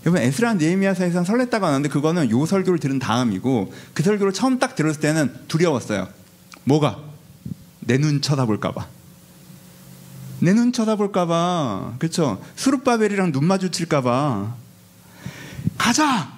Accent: Seoul, South Korea; 내 고향이 아니라 제 고향은 서울이에요. 근데 원적은 전라도거든요. 부모님이 다 전라도 분이어서.

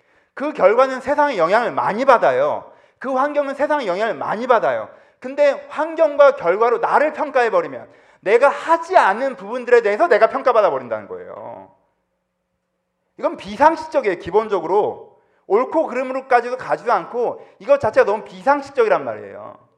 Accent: South Korea; 제가 보기에 한국 사람들은 저를 포함해서 한국 사람들은요 학교를 잘못 다녔어.

